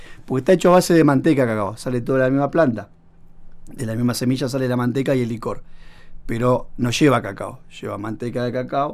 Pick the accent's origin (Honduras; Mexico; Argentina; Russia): Argentina; Bariloche, Río Negro; Yo soy acá, de Bariloche.